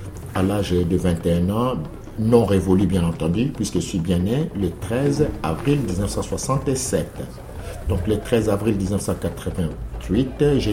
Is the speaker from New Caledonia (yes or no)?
no; Kinshasa, DR Congo; now in France; janvier 88, j'arrive en France, venant de Kinshasa, ma ville natale.